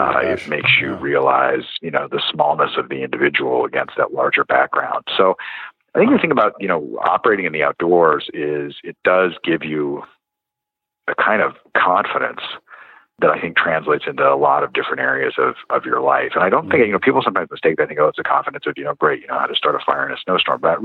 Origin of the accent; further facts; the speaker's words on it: New Mexico, United States; I grew up out in New Mexico, and I spent a lot of time in the mountains.